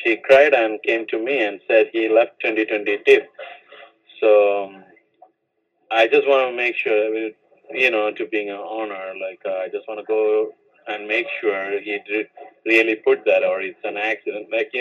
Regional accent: Kerala, India; I'm from Kerala.

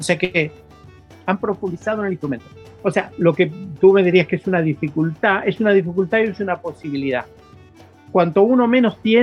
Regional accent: Sydney, New South Wales, Australia; él es de Brisbane, yo soy de Sydney.

